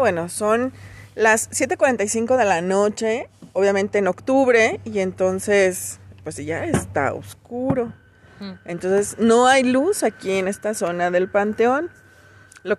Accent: Guanajuato, Mexico; A ver, somos de Guanajuato y de verdad no habíamos escuchado esa historia.

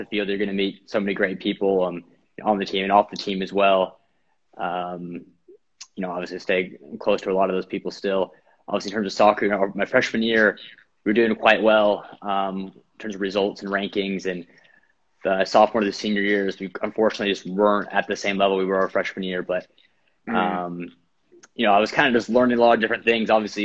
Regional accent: St. Louis, Missouri, United States; Yeah, so obviously I was from St. Louis, so a lot of Midwest schools, kind of Big Ten type of schools.

